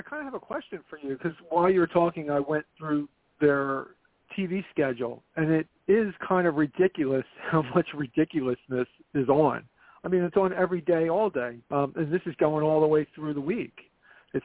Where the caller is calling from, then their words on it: Philadelphia, Pennsylvania, United States; calling from Philly.